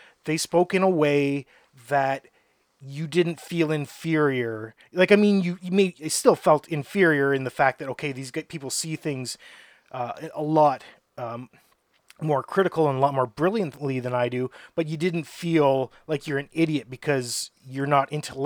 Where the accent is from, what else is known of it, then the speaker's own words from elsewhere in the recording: North Bay, Ontario, Canada; You know, growing up in North Bay, you know, what are the main movies that come out?